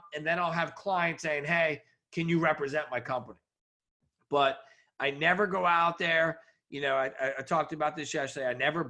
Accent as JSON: {"language": "English", "region": "New York", "country": "United States", "said": "I was going to say you didn't know I was from New York, but most do, because I'm up there all the time."}